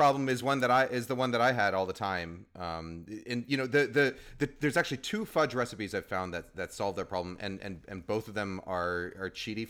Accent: Boston, Massachusetts, United States; born there; and I was born in Boston, so I think I have to plug this

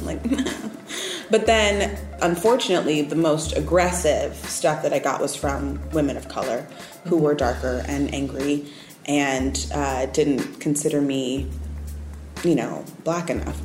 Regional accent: New York, United States; And I think most of that is because I'm from New York.

